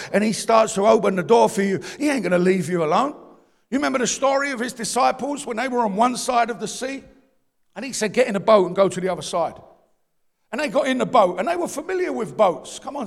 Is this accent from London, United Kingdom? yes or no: yes; London, United Kingdom; I'm from East London.